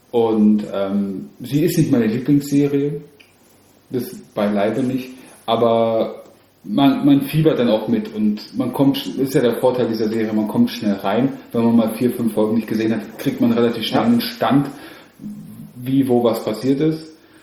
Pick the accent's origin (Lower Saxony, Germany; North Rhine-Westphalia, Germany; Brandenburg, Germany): Brandenburg, Germany; Potsdam; also born or lived in Mecklenburg-Vorpommern; Also ich selber, ich bin zwar in Mecklenburg-Vorpommern geboren, aufgewachsen aber in Potsdam, also unweit von dem Studios